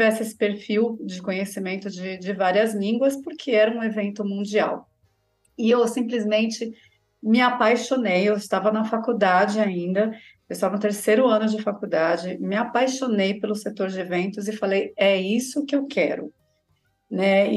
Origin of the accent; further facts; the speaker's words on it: São Paulo, Brazil; De São Paulo.